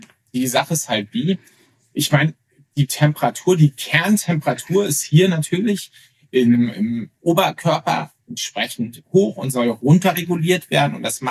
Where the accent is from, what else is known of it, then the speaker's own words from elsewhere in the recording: Lübeck, Schleswig-Holstein, Germany; Ich komme halt aus Lübeck und habe dann um die Lübeck auch promoviert.